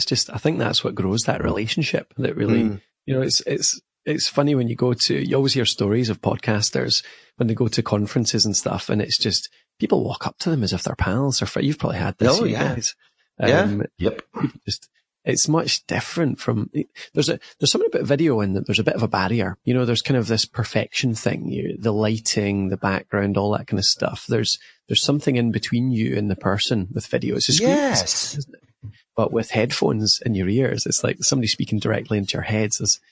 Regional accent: Scotland, United Kingdom; now in United States; I'm a Scotsman in America

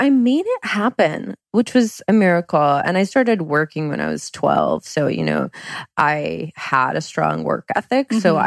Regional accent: Georgia, United States; so that was definitely growing up in Georgia was challenging at times, but it's made me who I am.

